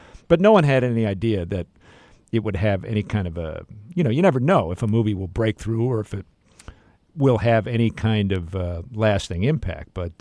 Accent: Rolling Meadows, Illinois, United States; born or raised there

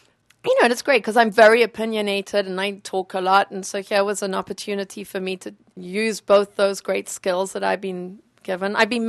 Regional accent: Zambia; accent: peculiar accent; The reason I have this peculiar accent is that I'm from Southern Africa. So, you know, I grew up without freedom of speech.

